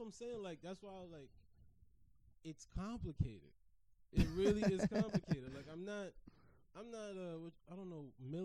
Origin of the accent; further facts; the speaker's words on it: New York, United States; I grew up in New York my whole life